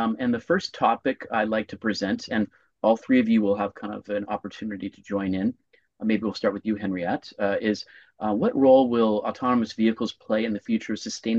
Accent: California, United States; San Francisco, California, my home state.

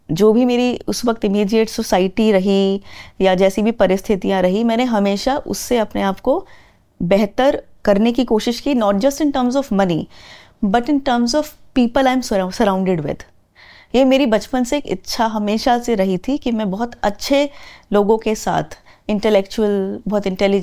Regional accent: Ghaziabad, Uttar Pradesh, India; also born or lived in Delhi; तब तक मुझे मुंबई में 1 साल हो चुका था रहते हुए, मैं मतलब गाज़ियाबाद से हूँ, दिल्ली के पास, दिल्ली में मेरी पढ़ाई हुई है

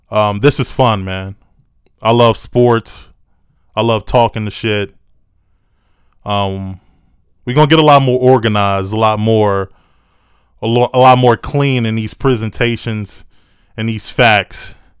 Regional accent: Chicago, Illinois, United States; I am a Chicagoan, born and raised. My certificate says Chicago, Illinois.

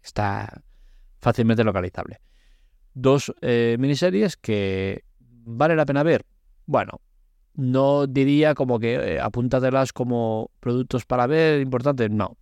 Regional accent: Barcelona, Catalonia, Spain; Yo que soy un enamorado de Madrid, pese a que soy de Barcelona

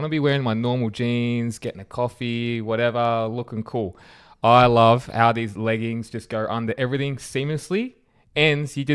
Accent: Australia; This is what you do as an Australian.

